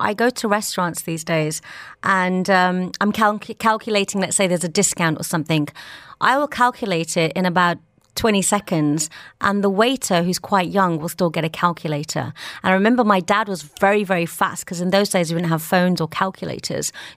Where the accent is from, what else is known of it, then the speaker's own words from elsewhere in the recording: England, United Kingdom; But one thing I notice is I grew up in England too.